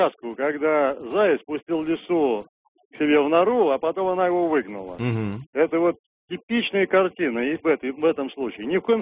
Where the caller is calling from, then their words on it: Moscow, Russia; я звоню из Москвы.